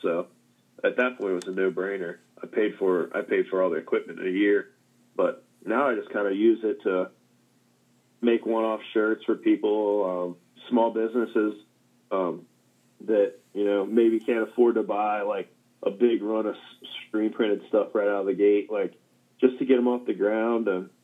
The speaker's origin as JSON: {"language": "English", "town": "Petersburg", "region": "Kentucky", "country": "United States", "tie": "born or raised there", "said": "I grew up in Petersburg, Kentucky, and there's a guy that lived near me that was like a 9-time national like champion motorcycle racer."}